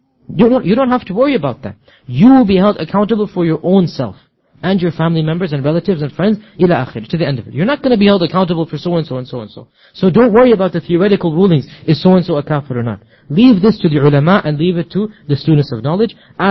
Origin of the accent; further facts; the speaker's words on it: Pakistan; And I'm speaking as a Pakistani, I'm not putting down these societies and cultures.